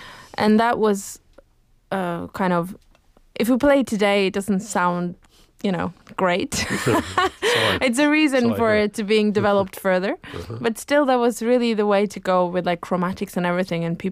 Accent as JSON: {"language": "English", "region": "Oslo", "country": "Norway", "said": "I mean, I come from Oslo"}